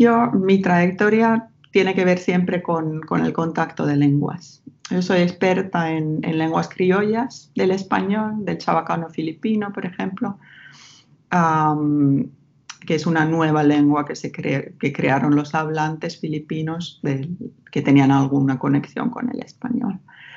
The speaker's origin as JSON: {"language": "Spanish", "region": "Ostrobothnia", "country": "Finland", "accent": "Ostrobothnian dialect", "second_language": "Spanish", "said": "Y dije, ¿cómo puede ser que este señor que nunca ha pisado el suelo finlandés hable mi dialecto?"}